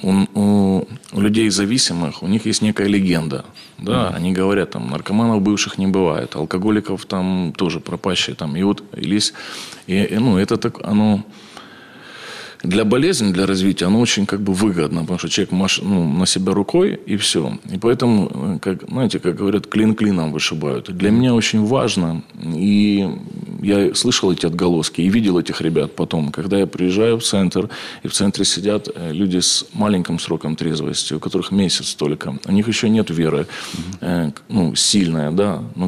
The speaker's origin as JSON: {"language": "Russian", "country": "Ukraine", "lives_now": "Saint Petersburg, Russia", "said": "Это было в Украине. Реабилитацию прошел в Украине, сам родом оттуда."}